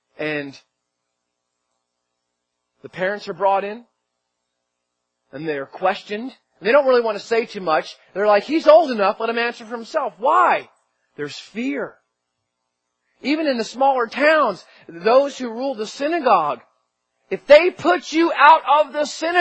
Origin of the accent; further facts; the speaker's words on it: Northeast, United States; I'm from the Northeast, so you had the Italians and the Irish, right?